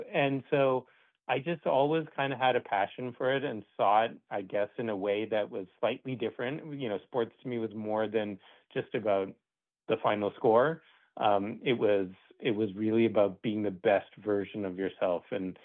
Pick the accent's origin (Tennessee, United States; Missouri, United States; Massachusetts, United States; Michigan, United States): Massachusetts, United States; Boston; I grew up in Boston, and, you know, seeing the big three play out.